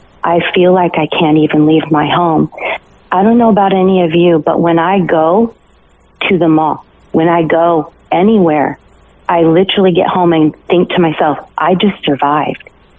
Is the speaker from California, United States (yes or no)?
no; Idaho, United States; I grew up in Idaho. I know about guns.